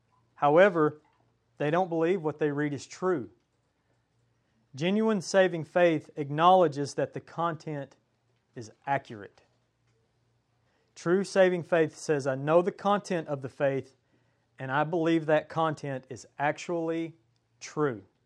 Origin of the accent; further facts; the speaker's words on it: United States; accent: hillbilly; these are Latin words, and my hillbilly accent's probably going to ruin them.